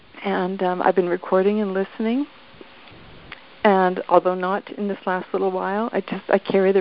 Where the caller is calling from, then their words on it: Canada; I'm calling from Canada.